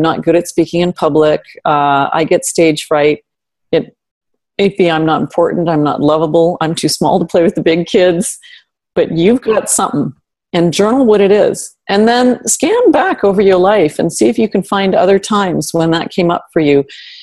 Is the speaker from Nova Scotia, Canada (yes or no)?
no; Ontario, Canada; I'm actually from Northern Canada. I'm from Northern Ontario. And we used to spend our summers in a remote backwood cabin.